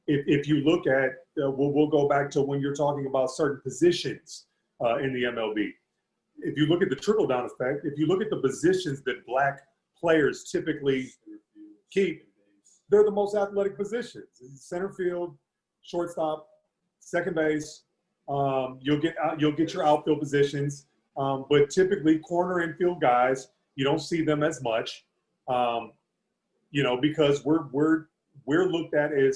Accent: St. Louis, Missouri, United States; I mean, obviously we're from St. Louis. Anybody from St. Louis understands what those barriers look like.

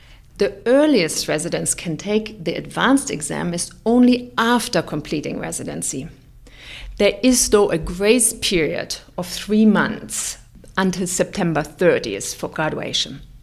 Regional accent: Germany; moved away as an adult; Originally, though, I'm from Germany. I went to medical school there

